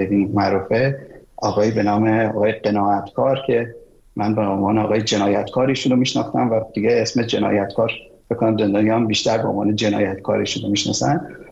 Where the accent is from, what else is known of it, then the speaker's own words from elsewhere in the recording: Iran; من از سن تو بیشتر وقت توی ایران بودم، همینجا زاده شدم، هم تعداد سالهایی که توی ایران زندگی کردم از سالهای عمر تو بیشتره.